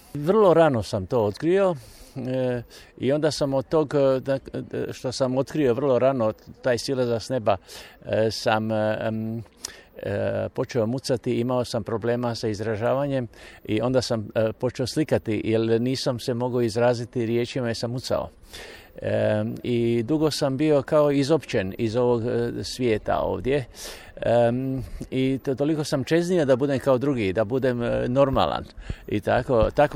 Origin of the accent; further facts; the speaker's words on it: Slavonia, Croatia; born there; Inače, ja sam rođen u Slavoniji, tako da mi to znači puno.